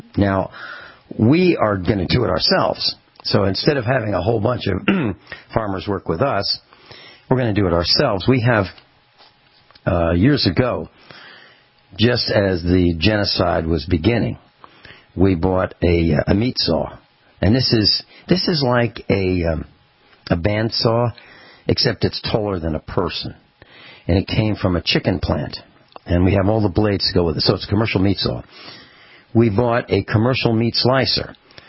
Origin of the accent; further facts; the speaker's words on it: Virginia, United States; I'm a foreigner here. I come from a different land. I come from the East Coast, Virginia.